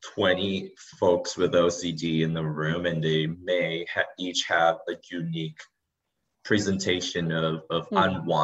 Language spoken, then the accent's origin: English; Singapore; especially growing up in Singapore where I come from